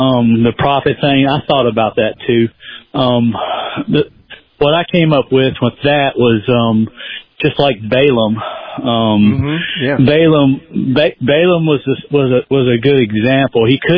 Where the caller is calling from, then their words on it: North Carolina, United States; Hey, I'm calling from North Carolina.